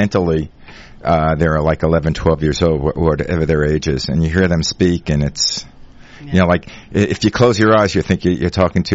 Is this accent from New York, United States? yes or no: yes; New York, United States; now in California; That was the hardest thing when I came from New York.